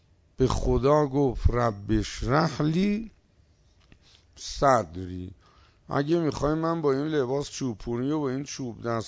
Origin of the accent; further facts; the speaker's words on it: Tehran, Tehran Province, Iran; آقا من از تهران اومدم طلبه بشم